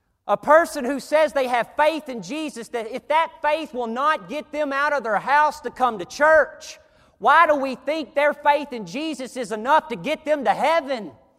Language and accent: English; Arkansas, United States; I'm from Arkansas out in the country. I know what he means when he said, my want to got fixed.